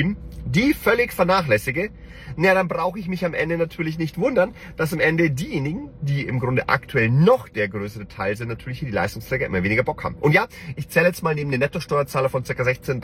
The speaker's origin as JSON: {"language": "German", "region": "Bavaria", "country": "Germany", "said": "Denn wie gesagt, auch ich als Bayer, bei uns war es immer Tradition"}